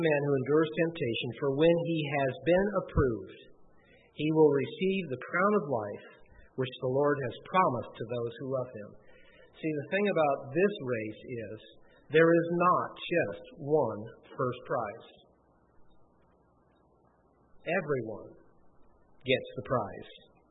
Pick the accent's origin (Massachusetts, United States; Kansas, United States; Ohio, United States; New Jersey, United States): Ohio, United States; I grew up in the Cincinnati area. I don't know if I mentioned that. I mentioned Cincinnati, but I grew up north of Cincinnati, about halfway between Cincinnati and Dayton.